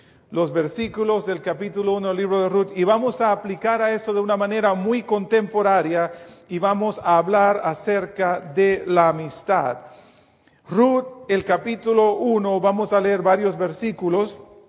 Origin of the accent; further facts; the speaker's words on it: Dominican Republic; moved away; yo salí de la República Dominicana no porque había abundancia, sino que fuimos, como yo digo, refugiados económicos.